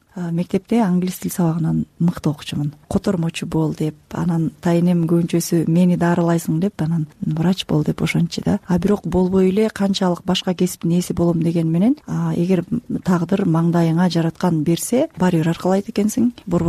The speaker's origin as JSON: {"language": "Kyrgyz", "town": "Karabulak", "region": "Batken Region", "country": "Kyrgyzstan", "tie": "born or raised there", "said": "Мен өзүм Баткен областынын Айгүлгүл өскөн Карабулак айылынын кызылым."}